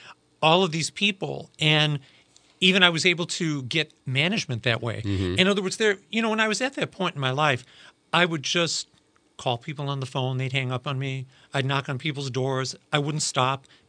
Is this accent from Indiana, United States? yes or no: yes; East Chicago, Indiana, United States; But no, I'm born and raised in East Chicago, Indiana.